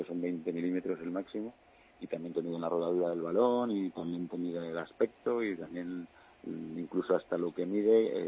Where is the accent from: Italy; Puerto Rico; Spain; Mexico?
Spain; como buenos españoles siempre dejamos todo para el final